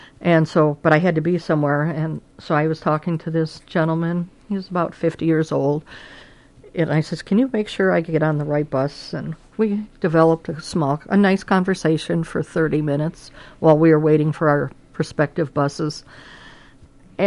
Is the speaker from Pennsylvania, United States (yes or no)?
no; Milwaukee, Wisconsin, United States; I grew up in the Milwaukee area, and Milwaukee to this day is the most segregated city in the country.